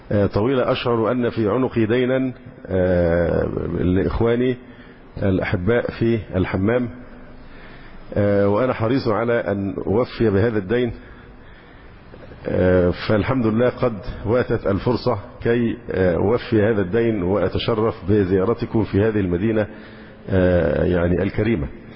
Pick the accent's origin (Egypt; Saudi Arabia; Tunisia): Egypt; أنا مواطن مصري